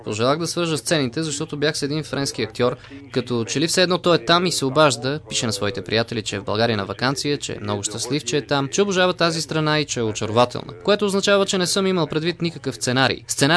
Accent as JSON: {"language": "Bulgarian", "country": "France", "second_language": "Bulgarian", "said": "аз като французин свикнал да живея в страна, в която имаме пълна свобода."}